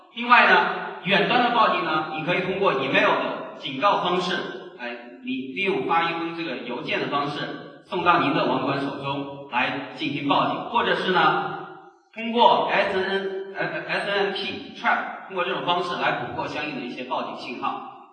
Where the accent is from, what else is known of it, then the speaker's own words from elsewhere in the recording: China; 我们中国人呢经常喜欢这个讲8这个数字